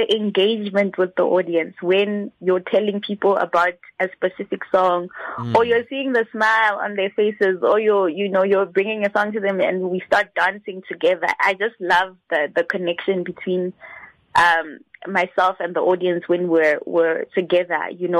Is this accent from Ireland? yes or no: no; Lesotho; now in South Africa; the artists that we grew up knowing in Lesotho.